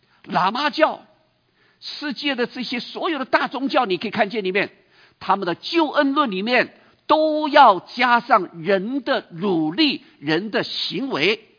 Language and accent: Chinese; China; 我们中国人